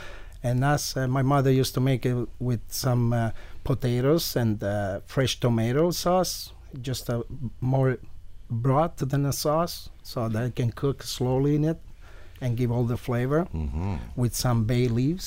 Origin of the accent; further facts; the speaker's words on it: Calabria, Italy; I'm from Calabria, southern Italy.